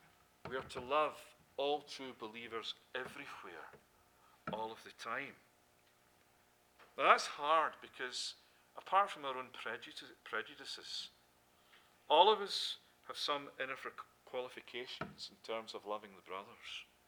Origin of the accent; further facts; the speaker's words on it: Scotland, United Kingdom; accent: Scottish; if you dropped me in the streets of Paris, far less my Scottish accent, I just couldn't speak French.